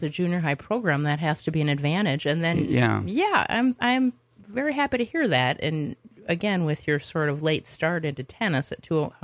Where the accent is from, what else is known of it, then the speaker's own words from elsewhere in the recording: Minnesota, United States; I, too, listeners, you know this, of course, I'm from Minnesota, and we had girls tennis in the fall, and we had boys tennis in the spring, but it's different here.